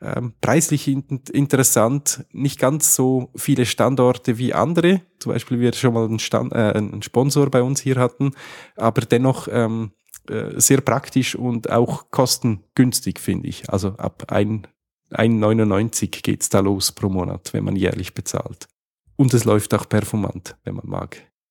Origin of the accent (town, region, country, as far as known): Switzerland